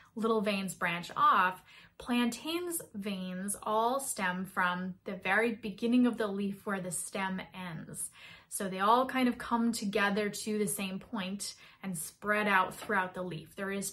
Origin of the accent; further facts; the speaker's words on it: New England, United States; So many of us remember growing up in New England playing with these little seed pods.